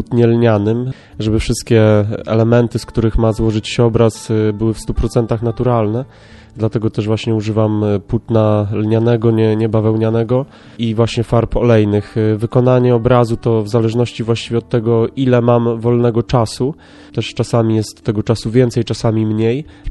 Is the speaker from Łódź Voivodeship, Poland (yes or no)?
no; Staw, Greater Poland Voivodeship, Poland; pochodzę z parafii świętego Mikołaja w Stawie Kaliskim.